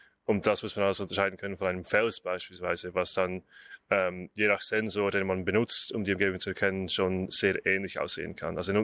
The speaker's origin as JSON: {"language": "German", "region": "Bern", "country": "Switzerland", "moved": "as an adult", "lives_now": "Australia", "said": "ich komme auch aus der Schweiz, aus dem wunderschönen Berner Oberland. Ich habe auch in Zürich Maschinenbau studiert und bin jetzt auch hier"}